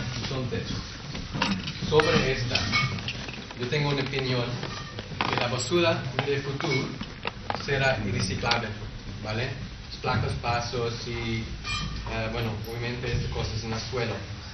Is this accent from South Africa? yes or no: yes; South Africa; Spanish is a second language; soy obviamente de catalán, ¿no? Mi canción es muy mal y mi catalán peor. Soy de Sudáfrica